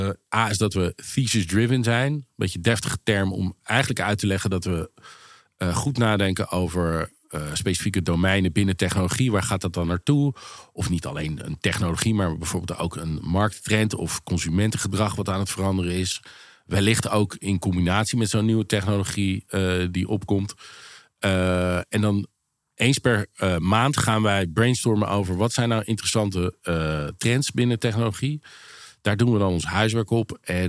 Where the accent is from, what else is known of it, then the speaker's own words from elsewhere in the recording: Westland, South Holland, Netherlands; moved away as an adult; also born or lived in Zeist; Ik ben in het Westland opgegroeid. Toen een tijdje omgeving Zeist gewoond. Dus op zich tot mijn 18e gewoon in Nederland gebleven. Mijn ouders verhuisden naar Amerika.